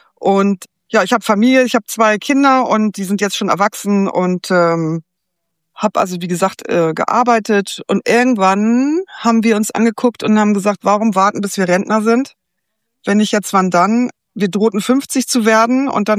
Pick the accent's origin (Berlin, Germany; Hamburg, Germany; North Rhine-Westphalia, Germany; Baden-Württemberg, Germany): Hamburg, Germany; Also ich liebe meine alte Heimat. Also Hamburg ist wirklich eine wunderschöne Stadt